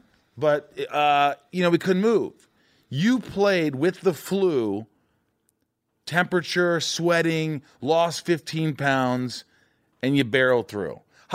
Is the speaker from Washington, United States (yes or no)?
no; Indiana, United States; I grew up in Indiana, and I was fine. I used to go to camp in Canada